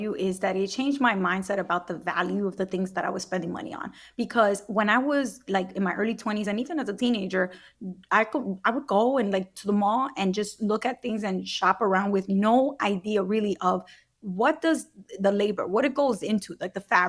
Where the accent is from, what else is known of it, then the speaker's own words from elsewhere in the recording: Brooklyn, New York, United States; like in my community growing up in Brooklyn